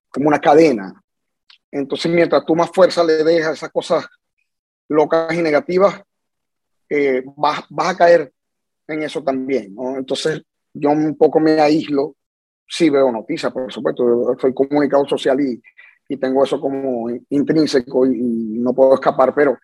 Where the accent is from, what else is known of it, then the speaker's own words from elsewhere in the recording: Venezuela; now in United States; No, si quiero, muero por ir a mi tierra, primero a visitar a los míos.